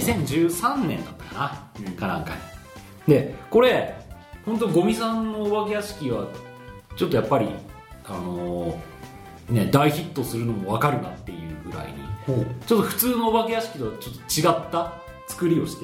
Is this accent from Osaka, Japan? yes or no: no; Hiroshima, Japan; 僕の故郷の広島で